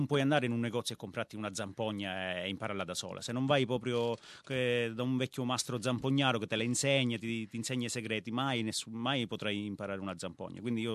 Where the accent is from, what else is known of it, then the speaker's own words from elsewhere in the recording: Maletto, Sicily, Italy; Il mio paese, che si chiama Maletto, che è proprio un paesino arroccato sui 1000 metri sull'Etna, abbiamo comunque delle pronunce, o comunque dei vocaboli leggermente diversi da quelli catanesi